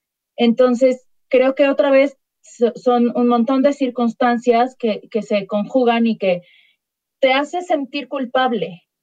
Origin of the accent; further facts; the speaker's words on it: Mexico; como mujer mexicana, como todas, he sido también víctima de acoso sexual